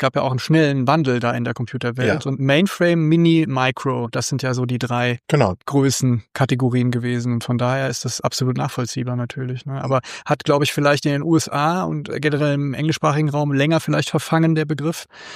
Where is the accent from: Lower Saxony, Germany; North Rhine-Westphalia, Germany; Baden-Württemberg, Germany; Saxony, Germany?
North Rhine-Westphalia, Germany; bei uns in NRW in der Eifel.